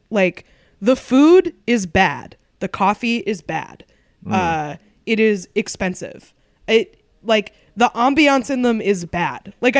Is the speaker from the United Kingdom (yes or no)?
no; New England, United States; Growing up in New England, like people fucking love their Duncan